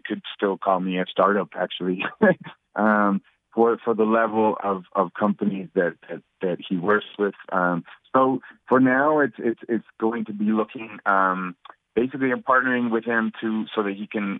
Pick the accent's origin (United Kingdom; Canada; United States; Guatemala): Guatemala; I'm from Guatemala, so we're both intrinsically tied to the cultural roots of Frescos